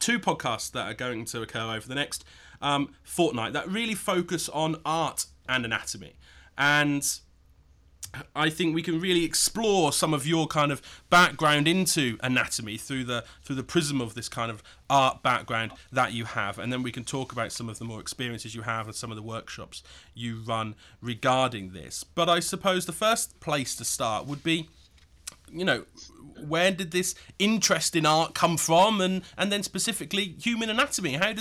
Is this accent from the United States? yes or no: no; England, United Kingdom; as an Englishman, then I like to talk about the weather